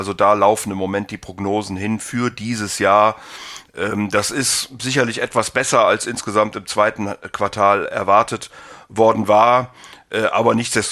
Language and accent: German; Rhineland, Germany; Ich bin ja Rheinländer